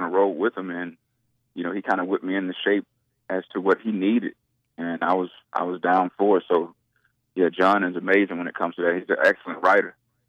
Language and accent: English; Atlanta, Georgia, United States; accent: Southern drawl; Well, just period, because I'm from Atlanta. I'm from the South.